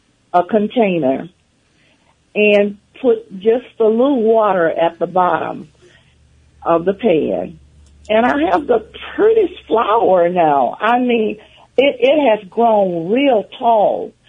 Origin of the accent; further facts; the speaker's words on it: the South, United States; I'm from the South, and we used to have a whole patch of sweet, beautiful red-looking sweet potatoes.